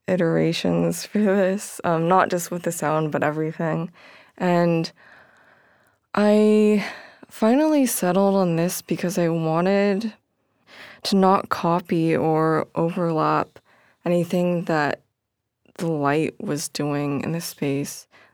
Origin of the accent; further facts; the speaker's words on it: California, United States; I grew up in the Bay Area, just south of San Francisco.